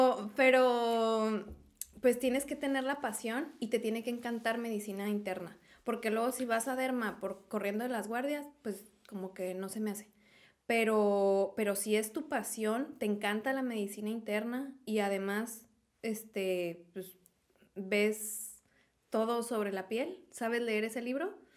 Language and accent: Spanish; Irapuato, Guanajuato, Mexico; Yo soy de Irapuato, Guanajuato, y pues me quería más playa, la verdad.